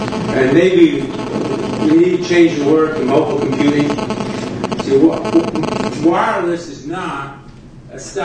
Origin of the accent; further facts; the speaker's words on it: Bronx, New York, United States; born there; I was born in the Bronx, I went to City College, I love New York. New York is not the real world.